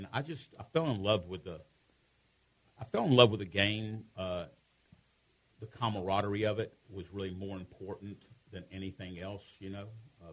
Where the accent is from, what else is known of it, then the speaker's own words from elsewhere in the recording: Houston, Texas, United States; Well, when I was growing up, you know, I'll be 65 in December. And when I was growing up, Houston was really basically a small town.